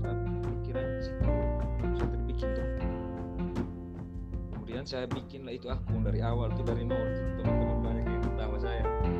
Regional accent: Ende, East Nusa Tenggara, Indonesia; Saya asalnya dari Ende, Kabupaten Ende.

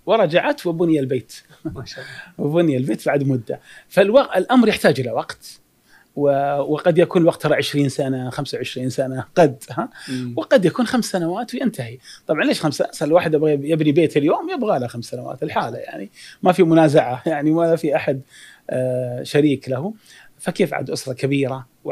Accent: Al-Ahsa, Eastern Province, Saudi Arabia; الأشياء الجميلة عندنا في الأحساء

